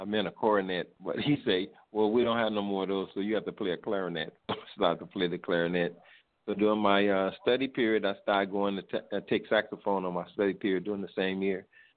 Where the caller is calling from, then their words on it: St. Croix, U.S. Virgin Islands; I'm calling from St. Croix, the U.S. Virgin Islands.